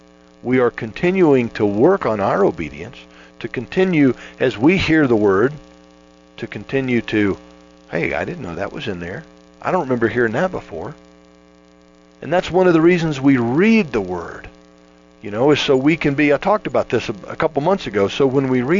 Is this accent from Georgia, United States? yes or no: no; Florida, United States; Well, you know, growing up in Florida, the hurricanes would come.